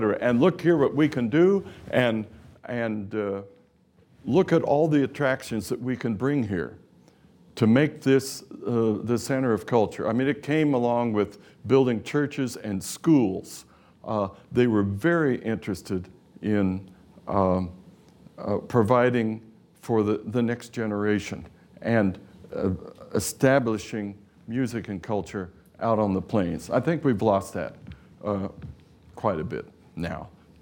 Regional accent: Topeka, Kansas, United States; In my hometown, Topeka, Kansas, the Grand Opera House was a movie house when I was a kint.

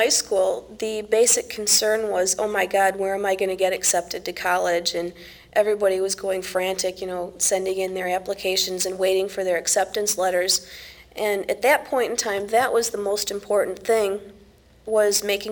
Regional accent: Warren, Michigan, United States; My hometown is Warren, which is right outside the city of Detroit, so it's a basically suburban area. Not too many kids running around, a lot of very conservative people. It's pretty much a blue-collar town.

